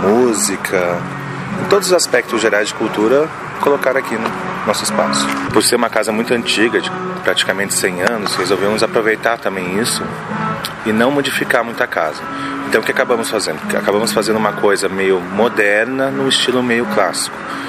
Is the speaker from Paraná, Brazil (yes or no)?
yes; Ponta Grossa, Paraná, Brazil; also born or lived in Rio de Janeiro; eu morei muitos anos, sou de Ponta Grossa, mas morei muitos anos no Rio de Janeiro, trabalhei com cinema um bom tempo lá. E acabei voltando pra cá por, enfim, falta de trabalho lá, acabei voltando para Ponta Grossa.